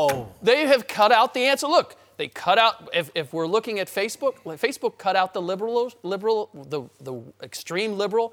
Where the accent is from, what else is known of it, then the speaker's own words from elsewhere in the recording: Cincinnati, Ohio, United States; now in California, United States; Here's the reality for me. I grew up in the Midwest, too.